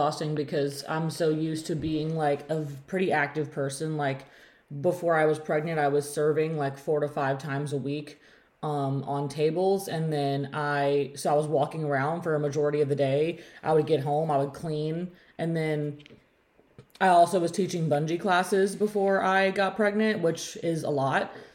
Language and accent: English; Memphis, Tennessee, United States; But we're also from Memphis, where like anytime you go into a hospital, there's like 8 different parking lots and parking garages and breezeways to walk through and entrances and all that stuff.